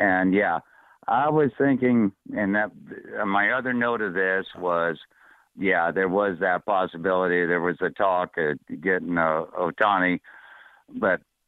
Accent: Chicago, Illinois, United States; My American League team is White Sox. I'm from Chicago.

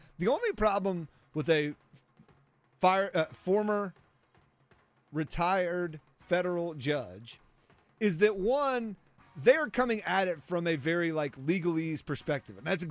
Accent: United States; something about being an American, especially one who grew up for me in the 80s and 90s

